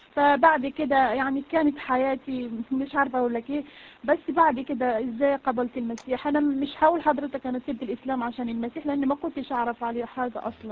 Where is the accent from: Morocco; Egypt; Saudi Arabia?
Morocco; accent: Moroccan; أنا أصلا مغربية، أنا سامحوني على لهجتي بس بحاول أتكلم عشان تفهموني